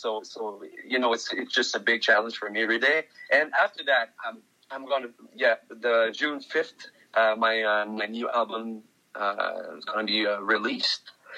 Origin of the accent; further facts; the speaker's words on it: Maniwaki, Quebec, Canada; because you said I'm from Maniwaki, and it's true.